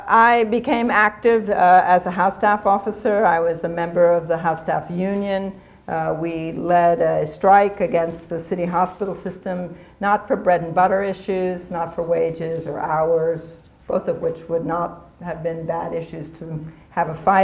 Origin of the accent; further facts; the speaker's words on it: New York City, New York, United States; moved away; also born or lived in Harare, Zimbabwe; I left and moved to Africa, to Harare, and of course I found there, just as I had in my hometown of New York City in Harlem